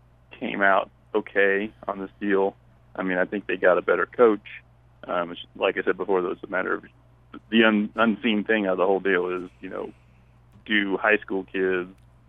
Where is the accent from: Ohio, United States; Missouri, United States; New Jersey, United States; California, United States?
Missouri, United States; Trenton; I'm from Trenton, Missouri. So I'm in the general area.